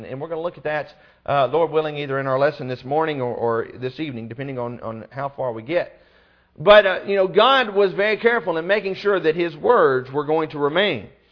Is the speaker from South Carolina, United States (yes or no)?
no; Illinois, United States; born there; They were both born in Mississippi and I was born in Illinois.